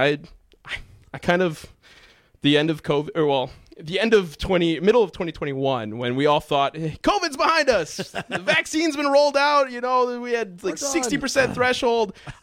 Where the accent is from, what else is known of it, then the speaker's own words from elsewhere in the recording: Milwaukee, Wisconsin, United States; But I think... I mean, I grew up in the Milwaukee area.